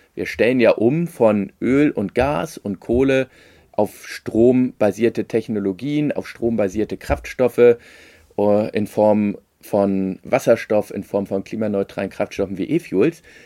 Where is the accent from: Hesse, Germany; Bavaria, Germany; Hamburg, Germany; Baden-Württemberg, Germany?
Hamburg, Germany; wenn ich das mal als Hamburger sagen kann